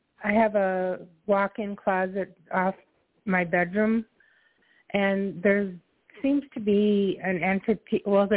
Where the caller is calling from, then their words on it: Minnesota, United States; I'm from Minnesota.